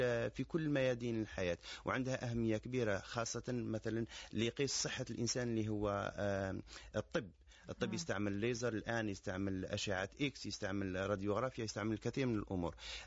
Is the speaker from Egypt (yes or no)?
no; Algeria; وهذا نعتز به كجزائريين أنه نعم.